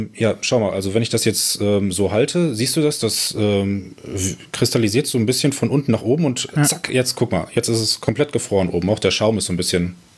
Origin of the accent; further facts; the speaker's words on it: Dresden, Saxony, Germany; moved away; Also ich komme aus Dresden und da bin ich aufgewachsen und ja, etwa seit einem Jahr bin ich jetzt hier in der Stadt